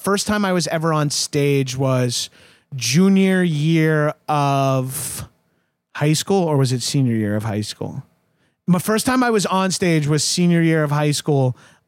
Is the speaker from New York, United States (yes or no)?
yes; Long Island, New York, United States; I'm also from Long Island, so those two things play into each other.